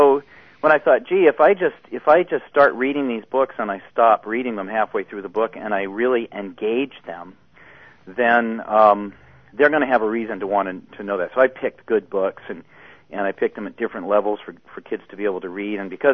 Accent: Massachusetts, United States; also born or lived in Tennessee; And, we spent early childhood growing up in Tennessee and then moving north to Massachusetts, my dad's folks down in Tennessee, my mom's folks north.

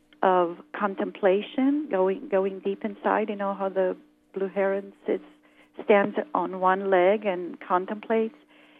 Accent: Romania; And so I went back to Romania, and I went to my hometown to an orphanage there

